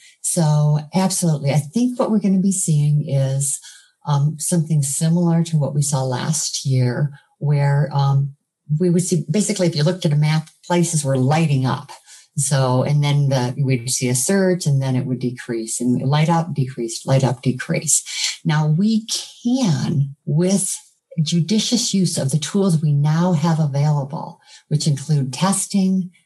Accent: Michigan, United States; When we look at what's going on in Michigan, which is my home state, by the way

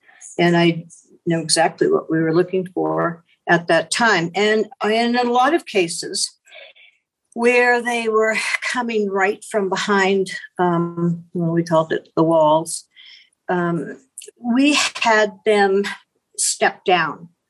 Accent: New Hampshire, United States; I come from New Hampshire.

